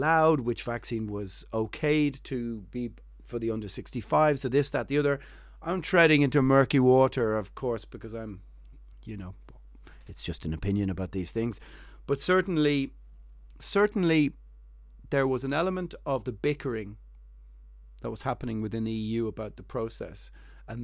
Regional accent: Ireland; I'm from Ireland

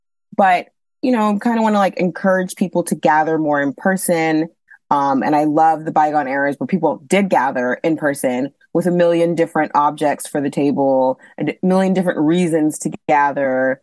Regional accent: Austin, Texas, United States; also born or lived in Nigeria; I was born in Nigeria. We moved to Austin, you know, just to tell you really quickly my, you know, story. Moved to Austin when I was about 5 years old, and grew up there in the suburbs of Austin.

